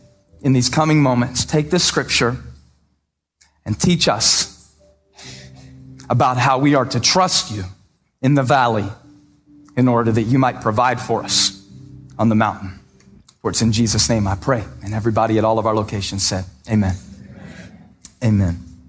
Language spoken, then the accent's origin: English; Moncks Corner, South Carolina, United States; I cashed some checks last year that I never thought I'd cash growing up in Monk's Corner, South Carolina, with a dad who dropped out of school in the eighth grade.